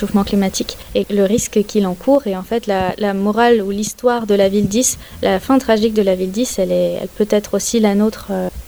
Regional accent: Douarnenez, Brittany, France; moi je viens de Douarnenez, dans le parler douarneniste

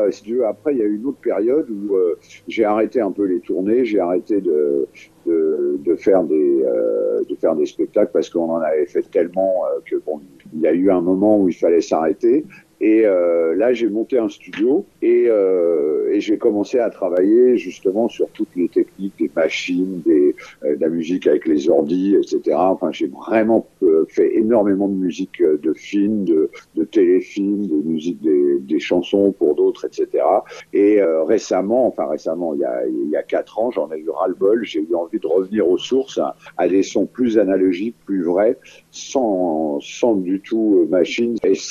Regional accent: Paris, Île-de-France, France; Moi, je suis un vrai parisien. Voilà. Je suis né à Paris, un peu par hasard, parce que mon père était militaire.

